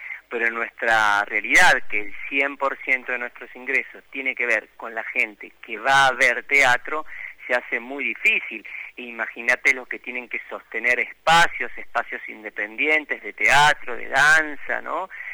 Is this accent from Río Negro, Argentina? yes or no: no; Junín, Buenos Aires Province, Argentina; also born or lived in Villa Dolores; Yo me crié en el campo, en Villa Dolores y en Junín, provincia de Buenos Aires